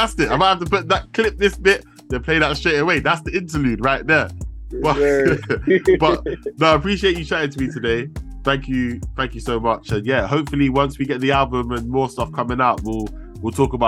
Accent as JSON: {"language": "English", "country": "Ghana", "also_born_or_lived": "Nigeria", "said": "Ghana and Nigeria, and I'm both Ghanaian and Nigerian."}